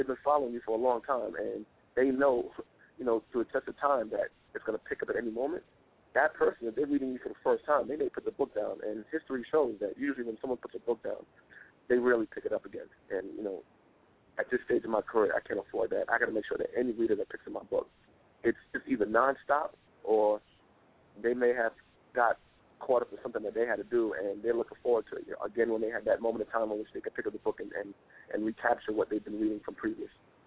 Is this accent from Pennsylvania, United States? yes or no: no; Brooklyn, New York, United States; You know, I grew up in Brooklyn, so, you know, everything from the 10-cent payphone to beepers, you know, that's my era.